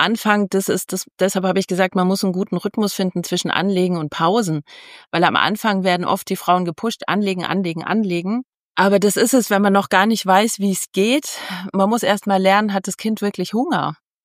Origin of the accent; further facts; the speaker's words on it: Munich, Bavaria, Germany; ich komme aus München